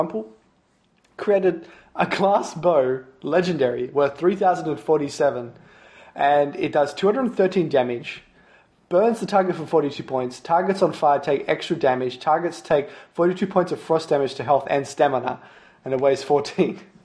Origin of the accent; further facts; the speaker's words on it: Australia; Also, I'm Australian, not British.